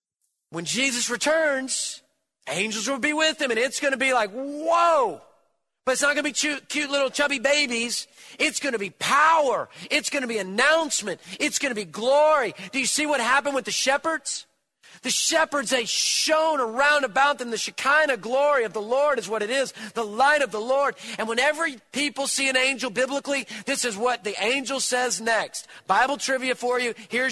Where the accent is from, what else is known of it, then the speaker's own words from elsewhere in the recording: Houston, Texas, United States; I'm a native Houstonian. I grew up on the Oilers, Bum Phillips.